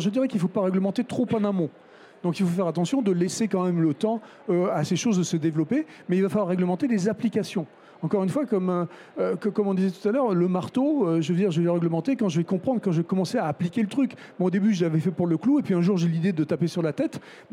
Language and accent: French; France; en tant que Français franchouillard de base